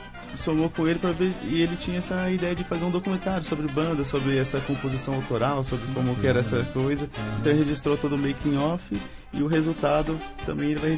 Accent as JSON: {"language": "Portuguese", "town": "Uberaba", "region": "Minas Gerais", "country": "Brazil", "lives_now": "Campinas, Brazil", "said": "Eu sou mineiro, de Uberaba. Uhum. Mudei aqui para Campinas por causa da Unicamp."}